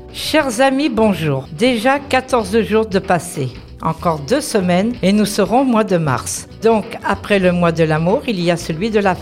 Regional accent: Brittany, France; Je suis bretonne et chez nous, nous faisons des beignets sucrés.

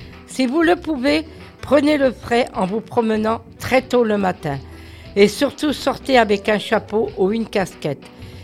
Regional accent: Brittany, France; Mais comme je suis bretonne, cette tradition se déroule de cette façon.

